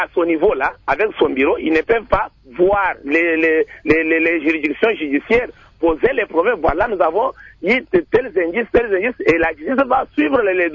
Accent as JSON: {"language": "French", "country": "DR Congo", "said": "J'ai du mal en tant que Congolais."}